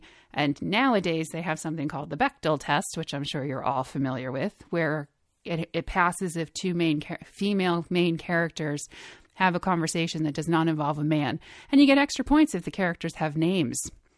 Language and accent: English; Philadelphia, Pennsylvania, United States; And I grew up in Philadelphia, so I have seen a few Broadway shows, but those were as kids and I moved away.